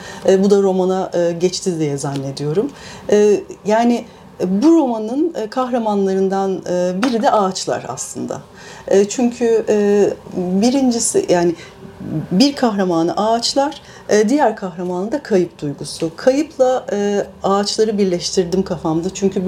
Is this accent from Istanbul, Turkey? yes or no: yes; Büyükada, Istanbul, Turkey; Bu şimdi ben doğma büyüme Büyükadalıyım ve bana yakın bir hikaye aslında bu hikaye.